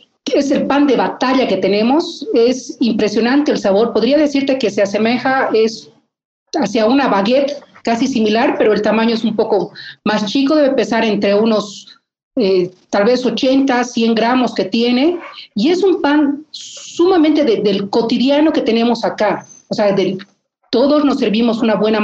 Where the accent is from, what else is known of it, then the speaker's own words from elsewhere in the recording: La Paz, Bolivia; Creo que a veces, te digo como paseña